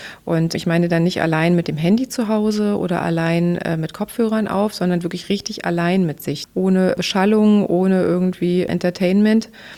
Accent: Berlin, Germany; ich bin ja in Berlin aufgewachsen

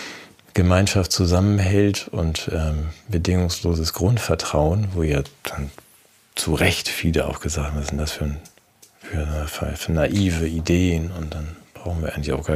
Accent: Germany; So, und das ist für uns als Deutsche eine ganz komische Idee.

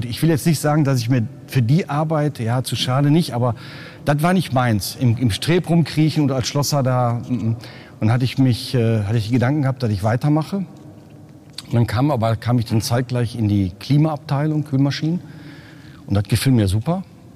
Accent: North Rhine-Westphalia, Germany; ich bin 55 Jahre alt. Wie er schon sagte, wir sind zusammen in der Kolonie groß geworden, direkt hier unter der Seilscheibe oder auf der Seilscheibe, wie man so sagt. Kennen also den Bergbau mit dem ganzen Ruhrgebiet

